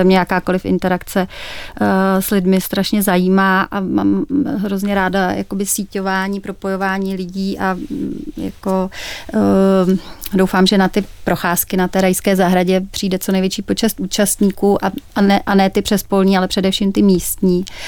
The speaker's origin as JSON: {"language": "Czech", "region": "Prague", "country": "Czechia", "tie": "born or raised there", "said": "já jsem vyrůstala na Letné"}